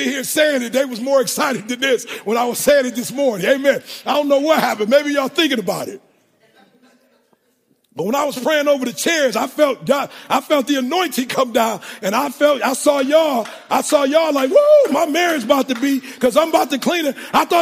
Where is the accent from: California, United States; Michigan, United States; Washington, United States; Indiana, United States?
Michigan, United States; Detroit; I grew up in Detroit and people breaking your stuff and people. And I raised you. I taught you the streets of Detroit's law